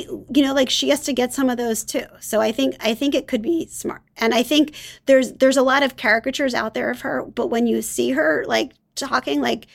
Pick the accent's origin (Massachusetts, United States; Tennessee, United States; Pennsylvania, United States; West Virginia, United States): Pennsylvania, United States; Philadelphia; Okay, so I'm from Philadelphia, right?